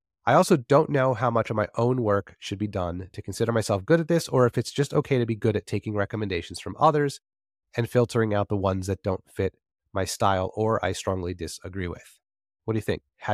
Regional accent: New Jersey, United States; And since I'm from New Jersey and I'm half Italian, I just figured I would read it with the accent.

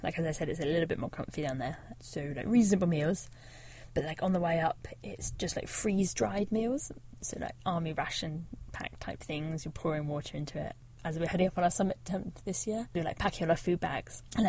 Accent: South West England, United Kingdom; I grew up in Devon, right on the south coast, like as far from mountains as you get really in the UK.

